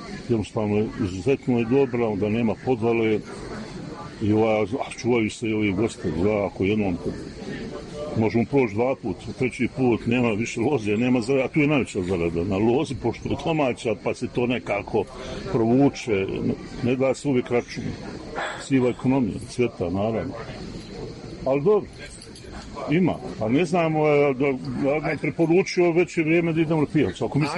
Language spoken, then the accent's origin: Serbian; Trebinje, Republika Srpska, Bosnia & Herzegovina; Ima ovdje kod nas poznato, to je pipun, dinaško mi kažemo pipun